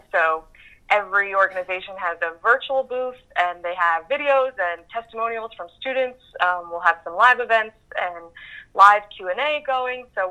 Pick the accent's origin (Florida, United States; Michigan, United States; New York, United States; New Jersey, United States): New Jersey, United States; So I was raised Catholic. I'm from the Jersey Shore originally. I'm the oldest of seven. We're a very Irish Catholic family.